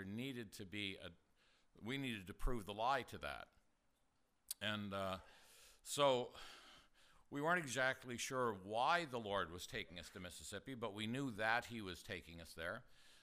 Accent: Ontario, Canada; also born or lived in Michigan, United States; now in United States; the fact is that we grew up in the Deep South. That's southern Ontario in Canada.

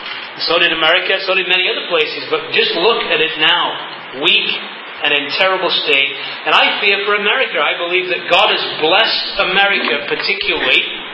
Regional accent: England, United Kingdom; I say that as an Englishman who has seen the principle of the Abrahamic covenant worked out in my own nation.

